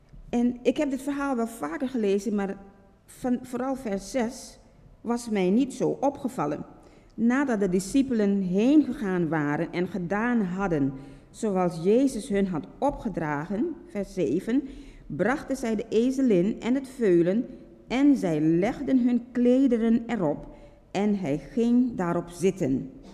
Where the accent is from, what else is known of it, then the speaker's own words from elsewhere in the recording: Suriname; now in Netherlands; werd in Suriname, waar ik vandaan kom, emancipatie gevierd.